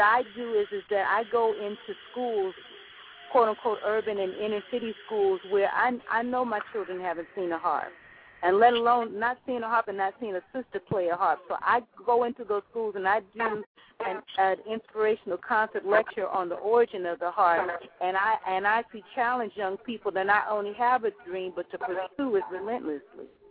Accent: Compton, California, United States; I'm from the hood. I grew up in Compton, and Compton is a little town in Southern California.

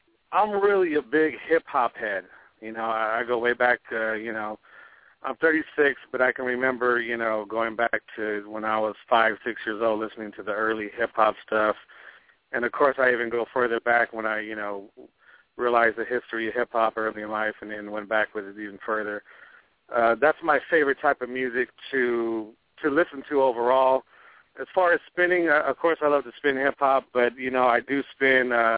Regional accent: Long Beach, California, United States; also born or lived in Compton, United States; Well, I'm 36 years old. I grew up in North Long Beach, California. I was born in Compton, California. Grew up in North Long Beach.

